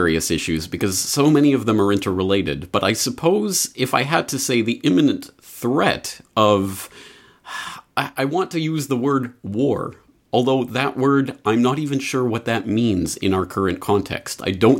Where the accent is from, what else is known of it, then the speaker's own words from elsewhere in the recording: Canada; moved away as an adult; also born or lived in Dublin, Ireland; I am Canadian by birth. English by heritage. Both my parents are from northeastern England. They're Geordies. But I was a Canadian by birth and lived there for the first 22 years of my life before heading off to Dublin